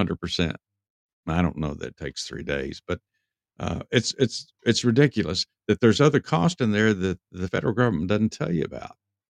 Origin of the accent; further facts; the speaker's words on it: Texas, United States; now in Georgia, United States; Of course, I grew up in Texas, and we had neighborhoods. We didn't have subdivisions like we have here in Georgia today.